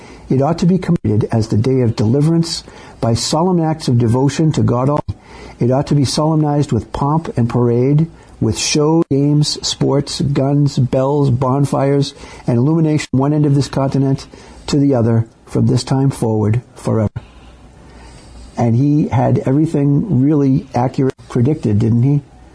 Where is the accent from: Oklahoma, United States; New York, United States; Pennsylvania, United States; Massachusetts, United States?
Massachusetts, United States; I tell people, you know, that I am from Plymouth County, and everyone knows that Plymouth calls America's hometown